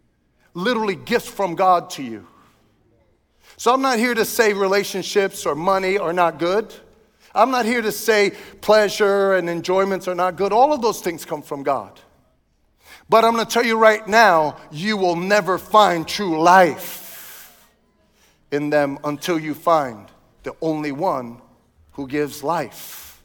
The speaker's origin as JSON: {"language": "English", "town": "Brooklyn", "region": "New York", "country": "United States", "tie": "born or raised there", "said": "I grew up in Brooklyn, and we used to have a saying, you know, you can't kid a kidder."}